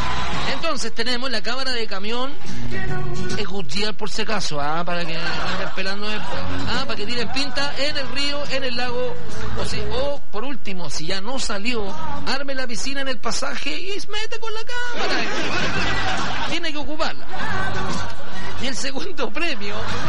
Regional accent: Viña del Mar, Valparaíso, Chile; Somos de Viña del Mar. Playa, arena y mar. Somos de Viña del Mar.

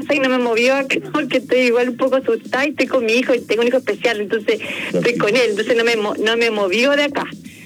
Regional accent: Concepción, Biobío, Chile; Te mando muchos saludos, y también soy de Concepción, así que mis hermanas también te adoran

